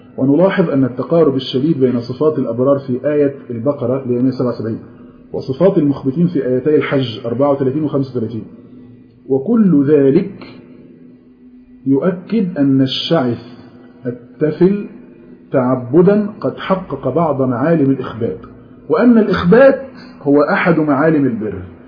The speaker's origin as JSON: {"language": "Arabic", "country": "Egypt", "said": "يعني مش زي بقولنا عندنا في مصر بمفهوم يعني بر نفسك"}